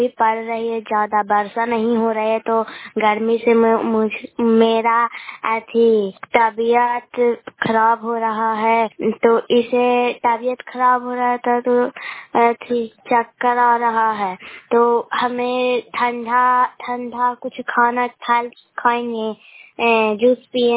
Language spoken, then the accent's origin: Hindi; Sarman Chak, Bihar, India; मैं नालंदा जिला की रहने वाली है। मैं गुरदासपुर पंचायत से बोल रहे हैं। मेरा गांव सरमान चक है।